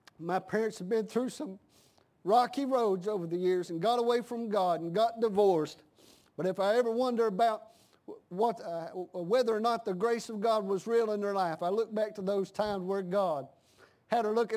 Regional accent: Mount Airy, North Carolina, United States; I'm born and raised in Mount Airy, North Carolina.

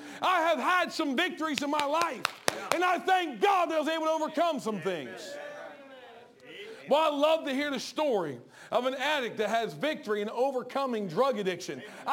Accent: Smyrna, Delaware, United States; We're from Smyrna. We don't know crime at this time in Smyrna.

